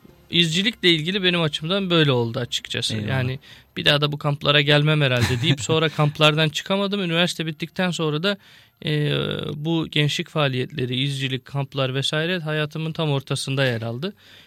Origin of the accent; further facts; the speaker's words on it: Istanbul, Turkey; İstanbul'da doğdum büyüdüm, Zeytinburnu'da.